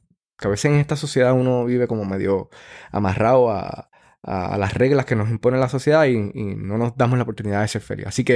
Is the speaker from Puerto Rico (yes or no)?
yes; Puerto Rico; now in New York, United States; yo soy un boricua, nacido y criado. Soy un aventurero y bueno, ahora mismo vivo aquí en Nueva York. Llevo 18 años ya viviendo en Nueva York, que me encanta esta ciudad, pero boricua de pura cepa.